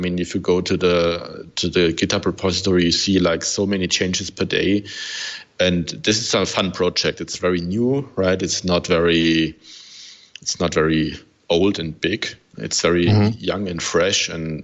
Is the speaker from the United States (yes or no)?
no; Stuttgart, Baden-Württemberg, Germany; English is a second language; I'm from Stuttgart, from south of Germany, and it's really cold here.